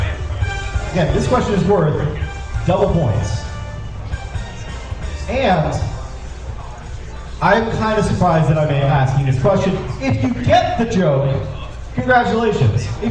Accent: Boston, Massachusetts, United States; accent: Boston; I don't know why my accent just came in there. Sorry. I'm from Boston. It's an accent. It's wicked good.

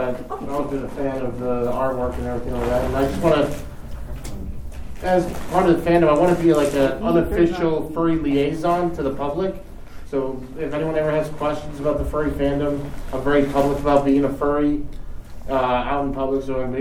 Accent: Connecticut, United States; also born or lived in Florida; I'm from Connecticut, originally Florida born.

